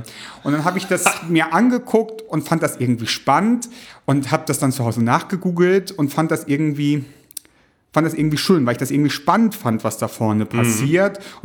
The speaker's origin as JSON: {"language": "German", "region": "Lower Saxony", "country": "Germany", "said": "Ich komme aus einer reformierten Familie und gehörte damals zu einer reformierten Gemeinde. Also man muss sagen, ich komme aus Ostfriesland"}